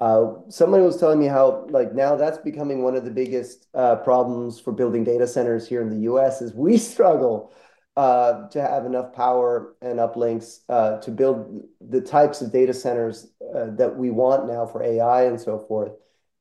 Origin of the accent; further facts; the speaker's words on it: Los Angeles, California, United States; now in Houston, United States; So I live in Houston now. I'm from Los Angeles originally